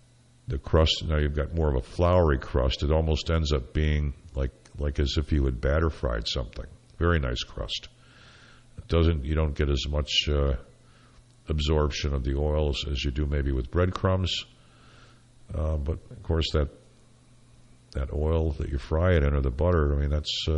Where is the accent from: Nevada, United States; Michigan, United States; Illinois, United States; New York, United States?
New York, United States; Syracuse; and, of course, I'm from Syracuse, so we do the salt potatoes.